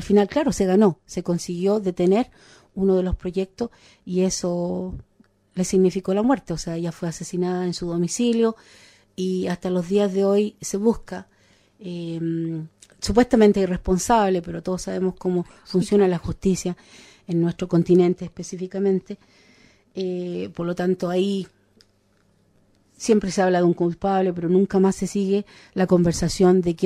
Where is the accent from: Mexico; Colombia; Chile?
Chile; como ya conocemos esta historia, los que somos chilenos